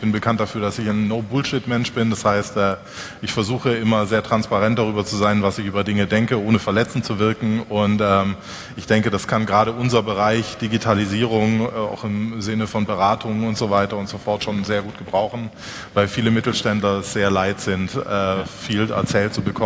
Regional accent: Southern Germany, Germany; Ich komme aus Süddeutschland, ich kenne die Geschäftsführer da.

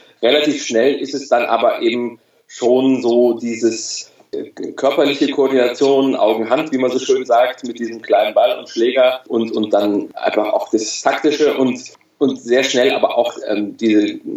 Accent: Cologne, North Rhine-Westphalia, Germany; born there; Ich bin in Köln geboren, habe zwei jüngere Brüder

